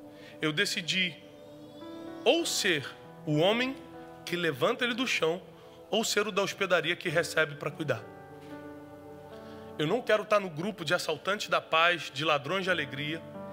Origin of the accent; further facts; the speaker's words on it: Rio de Janeiro, Brazil; Eu sou do Rio, hein? Sou perigoso.